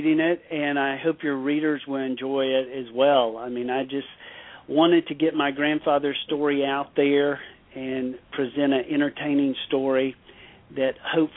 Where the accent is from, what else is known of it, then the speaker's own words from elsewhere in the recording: Florida, United States; For me, I grew up in the South. I grew up in a very small rural town in Florida